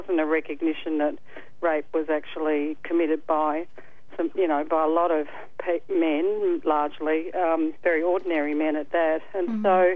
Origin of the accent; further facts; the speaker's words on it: Ferntree Gully, Victoria, Australia; I grew up in Ferntree Gully, and we did a bit of graffitiing out in Ferntree Gully